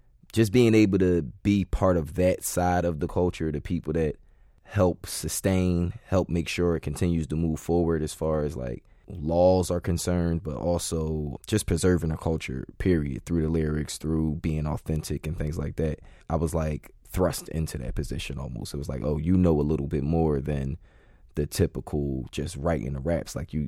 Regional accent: Philadelphia, Pennsylvania, United States; I'm from West Philly, man.

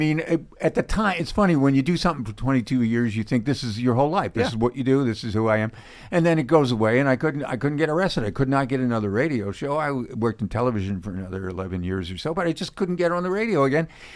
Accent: Philadelphia, Pennsylvania, United States; I grew up in Philly, so I knew all the Philly.

